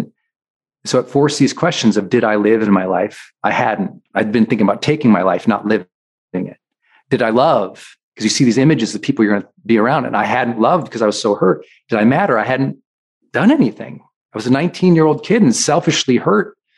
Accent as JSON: {"language": "English", "region": "Montana", "country": "United States", "said": "I was like, I'm from Montana. I didn't even know where the Dominican Republic was"}